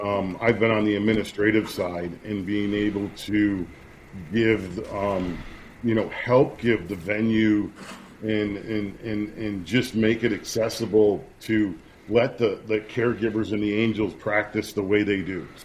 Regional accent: Rome, New York, United States; I mean, if you look at mine, I'm from Rome, New York, but I have a Roman nose. I'm Italian, too

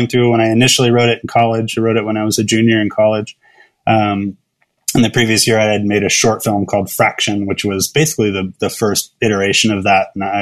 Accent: California, United States; Yeah, you got California's handled it great. That's my home state, so I'm proud of you guys.

